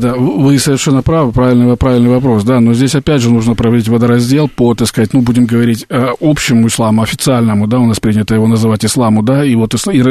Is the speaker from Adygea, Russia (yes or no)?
yes; Adygea, Russia; родился и вырос на Северном Кавказе, да, вот в Адыгее, да, это, в общем-то, Исламская Республика, адыгейцы мусульмане.